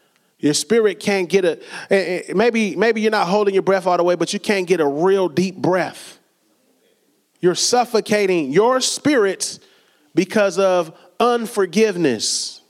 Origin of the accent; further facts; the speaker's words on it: Rainier Beach, Washington, United States; I grew up in Rainier Beach, right?